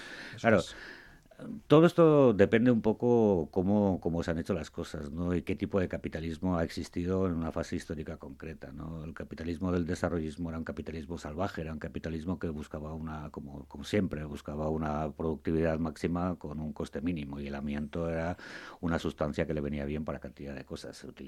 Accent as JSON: {"language": "Spanish", "region": "Basque Country", "country": "Spain", "said": "nosotros somos vascos y como buenos devotos de Mari"}